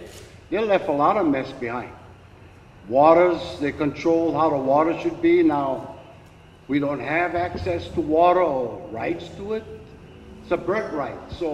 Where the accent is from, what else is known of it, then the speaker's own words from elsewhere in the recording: Hawaii, United States; I'm a Hawaiian that lived here with big corporations called Dole Pineapple and Seabrewer Sugar.